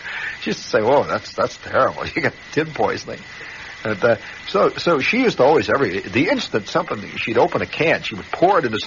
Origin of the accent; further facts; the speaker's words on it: Indiana, United States; Now, I came from Indiana. See, they had a lot of vegetables out there that you don't eat here.